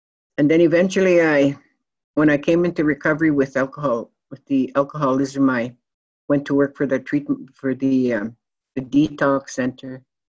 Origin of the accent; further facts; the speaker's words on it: Maskwacis, Alberta, Canada; I was born and raised in Musquatchees. I was born many years ago in a tent in a cold winter in January.